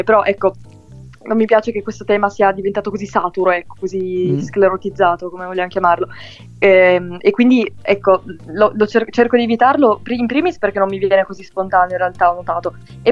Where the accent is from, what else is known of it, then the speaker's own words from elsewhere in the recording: Turin, Piedmont, Italy; Sono di Torino.